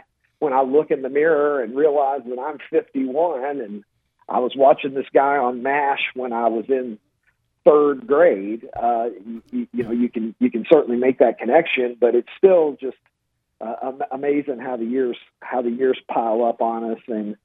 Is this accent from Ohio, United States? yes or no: no; Kentucky, United States; I was born and raised in Kentucky, and so was he, and probably just about everything else about our upbringing and experience diverged pretty wildly from there.